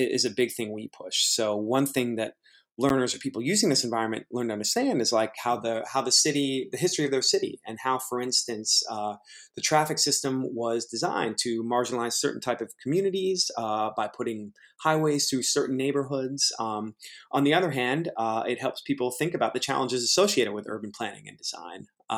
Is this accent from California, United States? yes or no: yes; California, United States; And so I think growing up in the Bay Area, I watched my mom be successful as a woman in computer science